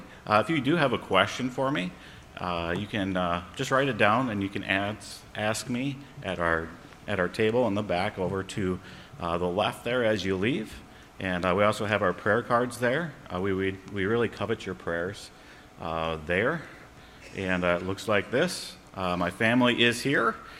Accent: Fargo, North Dakota, United States; We are from Fargo, North Dakota, and they have 52 inches of snow up there.

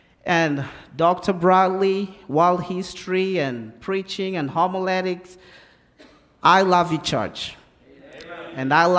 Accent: Kenya; I'm from Kenya, and you all know me. And if you don't know me … all the way from Kenya, Africa.

